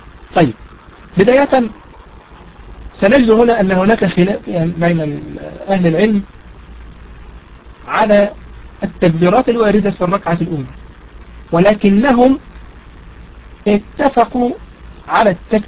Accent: Egypt; هذا هو رأي الشافعي وهو مشهور عندنا في مصر.

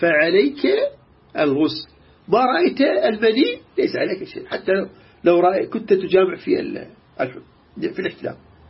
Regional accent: Iraq; عندنا بالعراق

